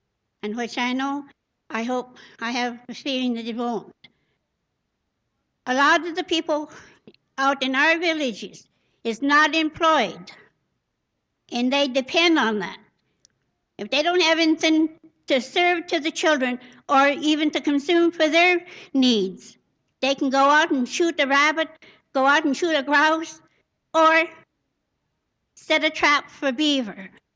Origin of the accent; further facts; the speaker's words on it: Galena, Alaska, United States; from Galena, and I'm on the board of Dinakanaga.